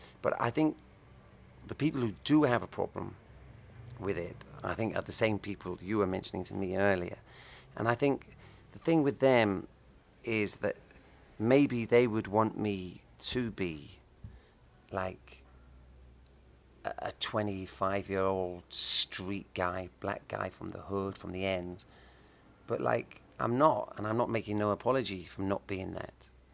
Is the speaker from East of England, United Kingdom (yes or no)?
yes; Norwich, East of England, United Kingdom; also born or lived in Lowestoft; I was born in Lowestoft, went to school in Norwich.